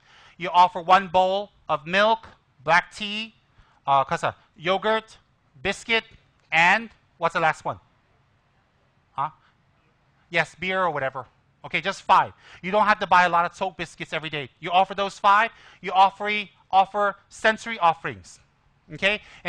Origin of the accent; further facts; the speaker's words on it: Tibet, China; English is a second language; Because I'm from Tibet. Don't got calculator.